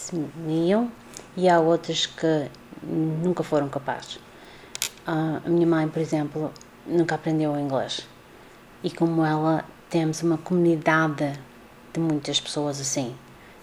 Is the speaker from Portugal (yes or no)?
yes; Portugal; born there; O meu interesse por Portugal é que nasci em Portugal